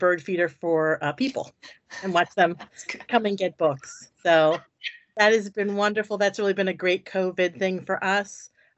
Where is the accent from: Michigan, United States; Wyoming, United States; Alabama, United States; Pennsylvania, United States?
Pennsylvania, United States; Jenkintown; now in New Jersey, United States; I've lived in South Jersey. I just did the math for 33 years. I grew up in Jenkintown of Goldberg's fame.